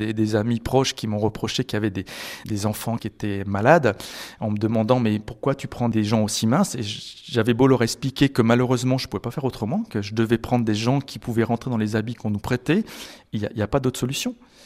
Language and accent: French; Hauts-de-France, France; je suis un vrai ch'ti. Je suis né à peut-être 20 km des Corons, des Terris, vraiment le nord des mines.